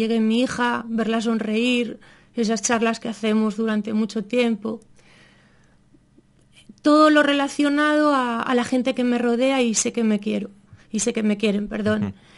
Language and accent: Spanish; Neda, Galicia, Spain; born there; Neda es la tierra de mis padres, es la tierra de mis hermanos, es donde yo nací